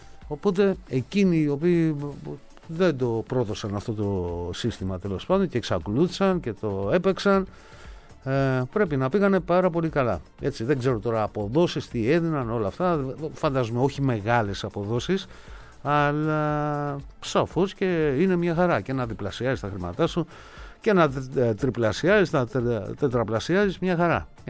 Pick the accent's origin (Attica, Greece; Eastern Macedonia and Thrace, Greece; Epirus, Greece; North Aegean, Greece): Eastern Macedonia and Thrace, Greece; Kirki; το χωριό μου λέγεται Κίρκη, βρίσκεται στον Εύρο, 25 χιλιόμετρα βόρεια της Αλεξανδρούπολης. Δυστυχώς έχουν μείνει μόνο 30 κάτοικοι μόνιμοι. Δεν έχει σχολεία, μπακάλικο, ούτε καν καφενείο.